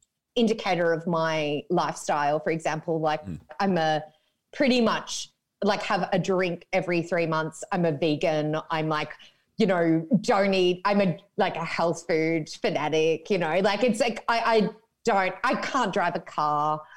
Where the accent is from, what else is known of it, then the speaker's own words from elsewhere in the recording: Ireland; But you know, I have like 100 cousins because I'm Irish.